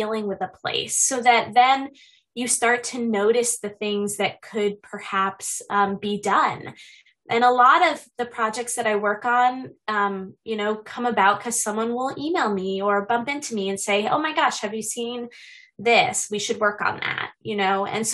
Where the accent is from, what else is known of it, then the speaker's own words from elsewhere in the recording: Massachusetts, United States; also born or lived in Seattle; now in Eureka, United States; I grew up in Massachusetts in a really rural area and then lived in Seattle before moving down here.